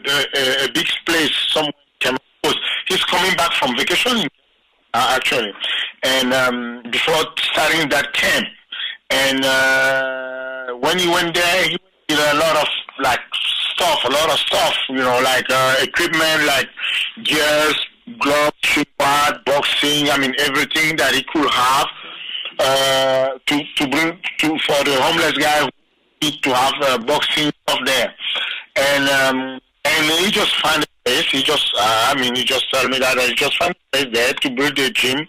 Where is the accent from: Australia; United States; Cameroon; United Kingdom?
Cameroon; English is a second language; Like, I'm from Cameroon.